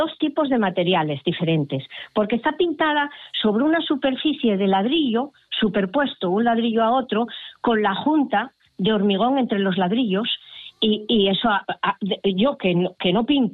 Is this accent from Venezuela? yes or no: no; Tudela Veguín, Asturias, Spain; born there; A cualquiera que nacimos en Tudela Beguín, dice, hola, estoy aquí.